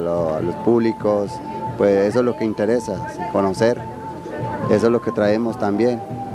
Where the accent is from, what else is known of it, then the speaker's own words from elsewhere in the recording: Caquetá, Colombia; Yo me pertenezco a los pueblos Emberachamí. Vengo del departamento del Caquetá